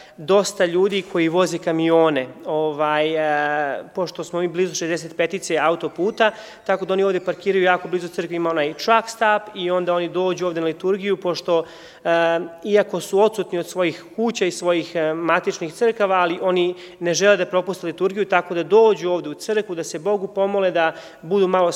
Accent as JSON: {"language": "Serbian", "town": "Banatsko Novo Selo", "region": "Vojvodina", "country": "Serbia", "tie": "born or raised there", "also_born_or_lived": "Šipovo, Bosnia and Herzegovina", "said": "Ja sam rođen u Šipovu, ali sam odrastao u Banatskom Novom Selu kod Pančeva, tako da, eto."}